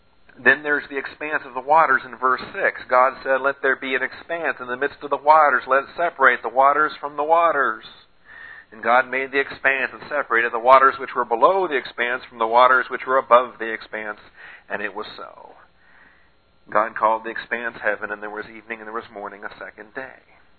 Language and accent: English; West Coast, United States; now in Texas, United States; I grew up on the West Coast, and you know, earthquakes is something you grow up